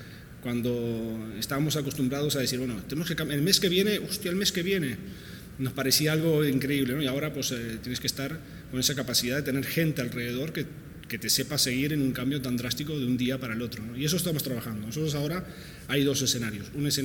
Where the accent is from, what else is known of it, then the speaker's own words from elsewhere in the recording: Sweden; now in Spain; Yo soy hijo de refugiados, yo me crié en Suecia desde que tengo 2 años de edad y luego elegí España porque era un lugar intermedio un poco entre Sudamérica y Europa